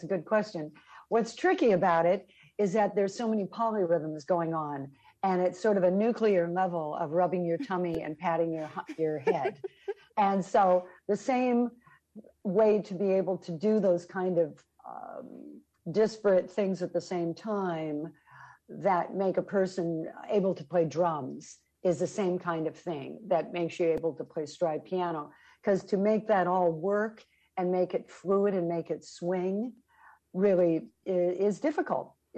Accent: Los Angeles, California, United States; I grew up in Los Angeles, and so I had two different directions I was going to go.

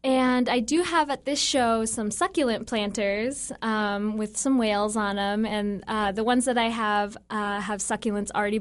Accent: Juneau, Alaska, United States; And I'm from Juneau, and so...

